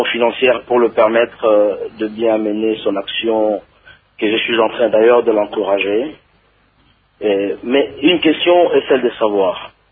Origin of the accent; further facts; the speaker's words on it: DR Congo; Mais chez nous, au Congo, quand un visiteur arrive pour la première fois, le premier signe de désordre d'un pays désordonné, c'est à partir de l'aéroport.